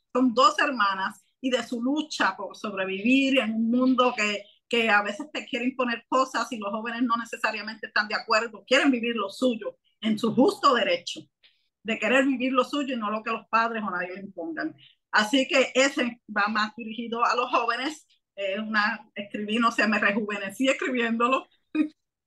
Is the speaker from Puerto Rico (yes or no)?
yes; Rincón, Puerto Rico; Y soy de Puerto Rico, de Rincón, Puerto Rico